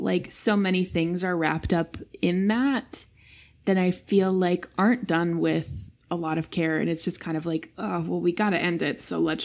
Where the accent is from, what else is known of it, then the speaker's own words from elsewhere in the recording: Utah, United States; I mean, well, I'm from Utah